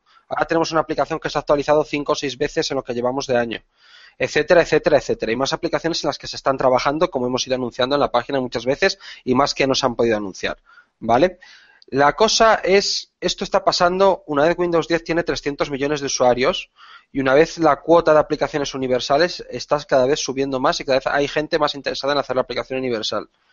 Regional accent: Spain; Los que somos de aquí de España.

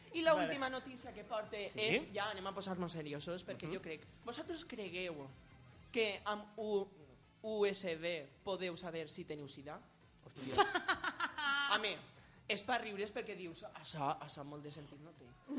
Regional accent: Sueca, Valencian Community, Spain; A veure, som de Sueca, pronunciar i pensar me costa molt.

